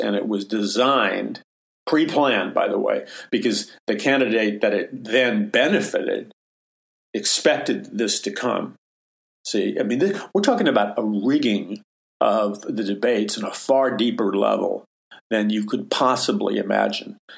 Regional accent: New York City, New York, United States; Growing up in New York City and growing up on the streets of New York City, you learn really quick as a young kid

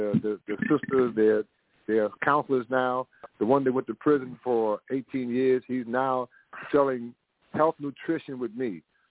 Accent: New York City, New York, United States; I'm from the Bronx, New York, and I'm actually doing a full-featured Hollywood movie on my life.

